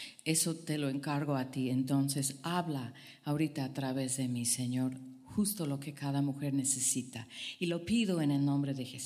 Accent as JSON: {"language": "Spanish", "town": "Cuernavaca", "region": "Morelos", "country": "Mexico", "said": "Vengo de Cuernavaca, la ciudad de la eterna alergia."}